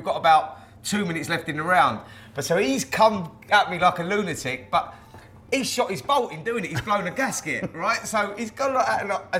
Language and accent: English; Barnet, London, United Kingdom